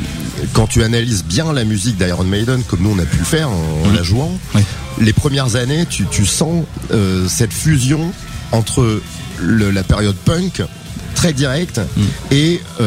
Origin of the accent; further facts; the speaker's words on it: Orléans, Centre-Val de Loire, France; Nous, on est d'Orléans.